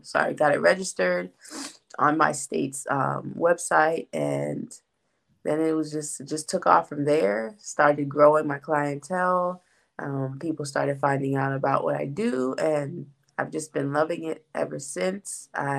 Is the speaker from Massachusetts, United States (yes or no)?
no; Florida, United States; got into my local bookstore in South Florida, because I'm originally from Florida.